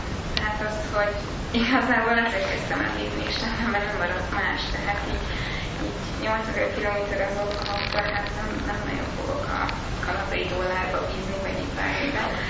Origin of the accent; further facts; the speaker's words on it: Hungary; Tehát alapból ez már tök izgalmas volt, hogy én Magyarországról jövök, azt sem tudták, hogy hol van Magyarország.